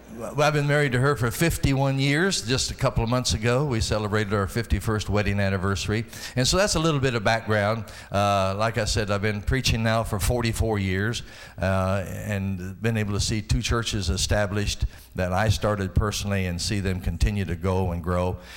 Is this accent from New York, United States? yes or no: no; Colorado Springs, Colorado, United States; Yes, we are from Colorado Springs, Colorado, the beautiful city.